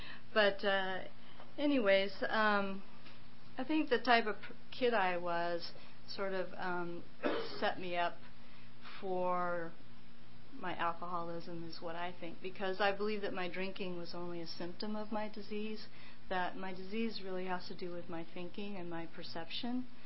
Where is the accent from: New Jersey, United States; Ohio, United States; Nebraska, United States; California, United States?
California, United States; Saratoga; Well, I grew up in Saratoga, as it says, and I grew up in the hills, and as a child, I was a real isolator from the get-go.